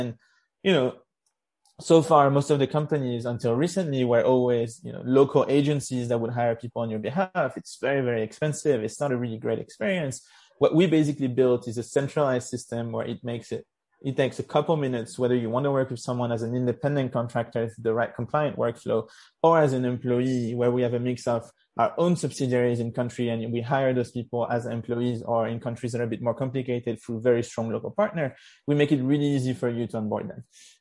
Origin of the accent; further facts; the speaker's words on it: France; moved away as an adult; also born or lived in Israel; now in United States; I was born and raised in France. So I'm originally French. I grew up in France. And when I was pretty young, I moved to Israel to do my BA in engineering.